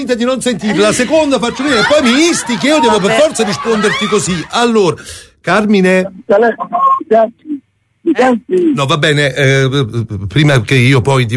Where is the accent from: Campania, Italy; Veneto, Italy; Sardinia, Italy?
Campania, Italy; Naples; io napoletano